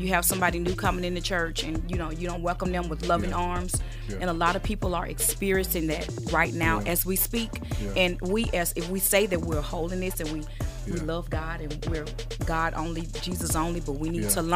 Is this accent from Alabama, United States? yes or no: yes; Birmingham, Alabama, United States; Birmingham, Alabama.